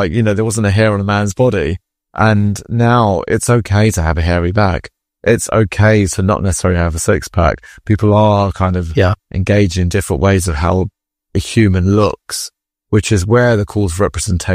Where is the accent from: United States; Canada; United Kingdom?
United Kingdom; Croydon, London; I grew up in South London, in Croydon in the 90s, in the shadow of AIDS, in a very Greek Orthodox religious heavy family.